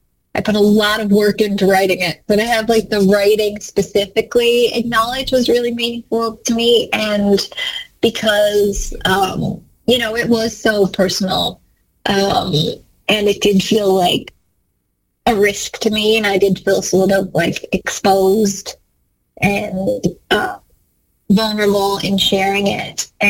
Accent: Canada; as a Canadian filmmaker, I like dreamed of having my film play at TIFF.

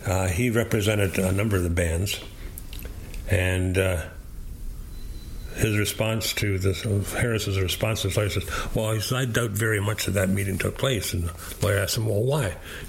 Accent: Canada; as a Canadian, I take great offense to that. Okay, because I'm always very proud of this country

